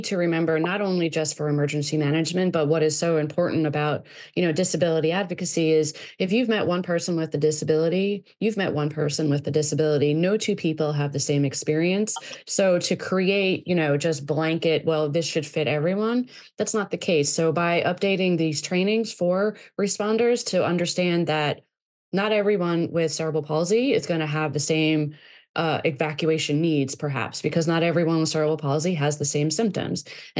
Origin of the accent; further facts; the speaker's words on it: Long Island, New York, United States; I know I was in school when a hurricane hit when I grew up in Long Island.